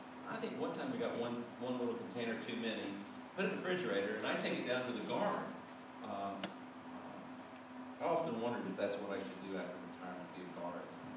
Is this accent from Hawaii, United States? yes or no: no; North Carolina, United States; Near my hometown in North Carolina, there's a city called Hot Springs.